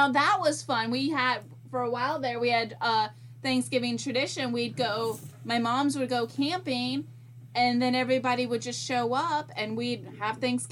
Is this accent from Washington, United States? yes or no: no; Virginia, United States; I grew up in Virginia, which is a southern ass motherfucking state, and we call it stuffing.